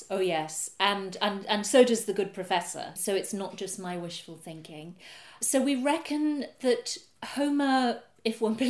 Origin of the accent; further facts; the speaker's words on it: England, United Kingdom; I'm very English.